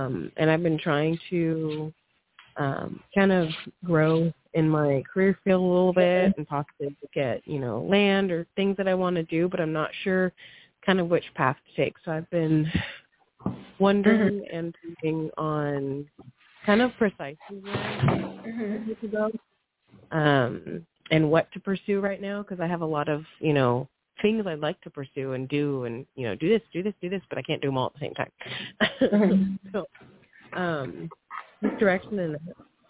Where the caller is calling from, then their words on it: California, United States; I'm from Southern California.